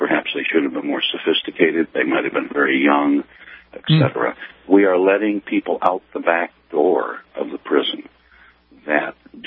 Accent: New York, United States; I'm from New York State originally.

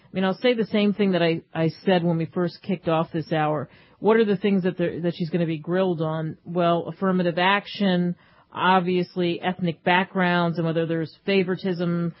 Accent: Philadelphia, Pennsylvania, United States; This story got a lot of headlines from my hometown, Philadelphia.

